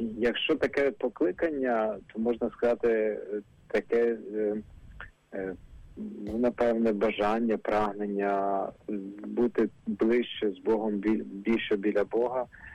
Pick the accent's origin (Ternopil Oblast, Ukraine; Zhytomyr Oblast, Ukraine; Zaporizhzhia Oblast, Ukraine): Ternopil Oblast, Ukraine; Ternopil; тому що я сам походжу з Тернополя.